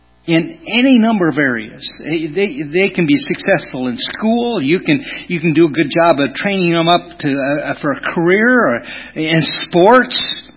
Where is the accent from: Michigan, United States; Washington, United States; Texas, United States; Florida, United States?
Michigan, United States; Kalkaska; Growing up in Kalkaska, being the preacher's kid in town, it was tough, all right?